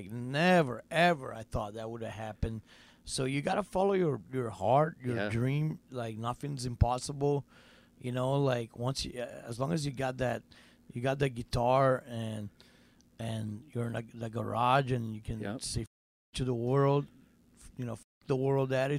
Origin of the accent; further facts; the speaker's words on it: Brazil; I remember growing up in Brazil